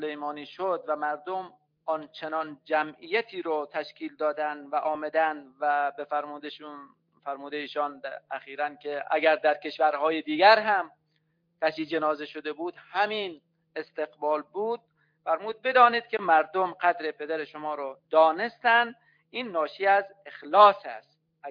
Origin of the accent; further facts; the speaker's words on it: Kerman, Iran; حالا ما که کرمانی هستیم، اهل دیار کرمان هستیم